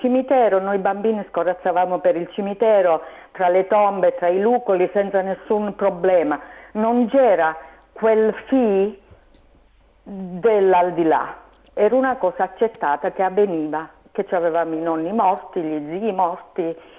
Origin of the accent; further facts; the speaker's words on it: Foggia, Apulia, Italy; io sono foggiana e da noi si usava